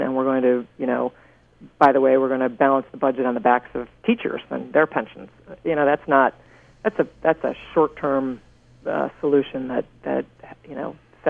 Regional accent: Ohio, United States; but I didn't grow up here. I grew up in Ohio.

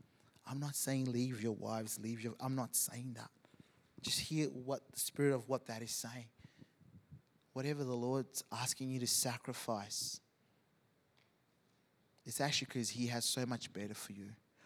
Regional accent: Zimbabwe; Because I grew up in Zimbabwe and it was all about education

